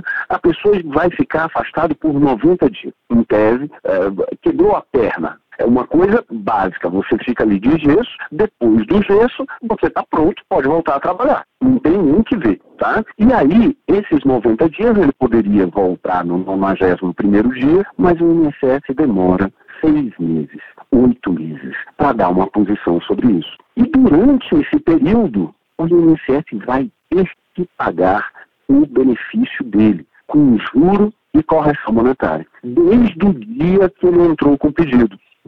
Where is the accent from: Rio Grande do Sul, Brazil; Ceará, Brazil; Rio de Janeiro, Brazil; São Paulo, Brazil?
Ceará, Brazil; eu sou cearense, né? Lá no Ceará a gente chama de pereba.